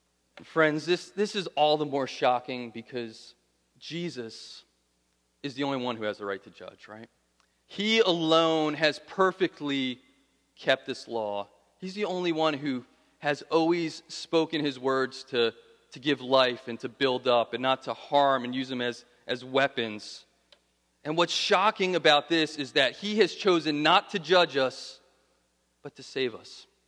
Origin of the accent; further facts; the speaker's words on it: New Jersey, United States; You know, I grew up in Central Jersey, so I can't do that.